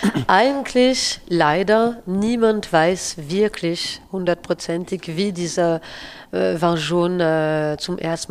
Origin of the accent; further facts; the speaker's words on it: Château-Chalon, Bourgogne-Franche-Comté, France; German is a second language; Also bei uns in Château Chalon